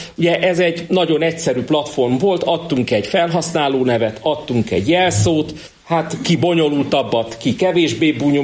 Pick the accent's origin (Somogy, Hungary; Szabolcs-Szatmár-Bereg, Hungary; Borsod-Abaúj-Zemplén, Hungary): Borsod-Abaúj-Zemplén, Hungary; Miskolc; hiszen borsodiként, miskolciként én mindig örülök, hogyha bármilyen forrás a kis hazánkba, szűkebb pátriánkba érkezik